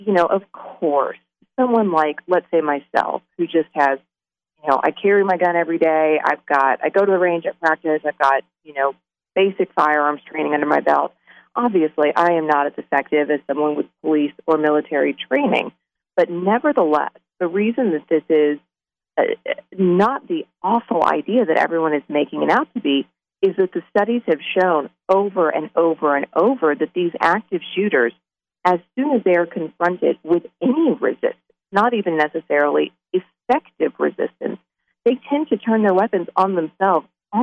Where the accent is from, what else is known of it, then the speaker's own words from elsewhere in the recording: Texas, United States; And, you know, I am from Texas.